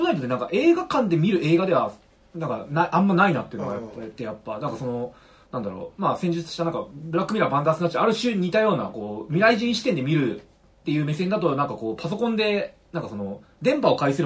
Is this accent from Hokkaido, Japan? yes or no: no; Chofu, Tokyo, Japan; うちの実家の、まあ、東京都調布市入間町っていう、うん、本当に周りに駅とか全然ない、うん、川が近くにあるもう住宅地なんですけど